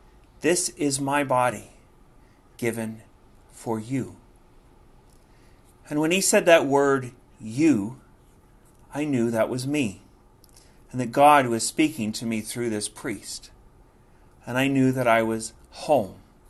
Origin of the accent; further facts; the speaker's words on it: United States; I was going to university in Ohio. I'm an American originally.